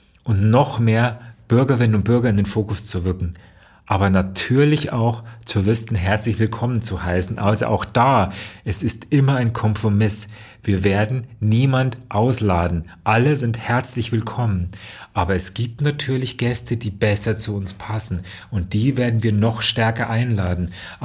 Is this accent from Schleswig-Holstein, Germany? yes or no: yes; Lübeck, Schleswig-Holstein, Germany; In Lübeck bin ich immer. Also Lübeck ist meine Heimat.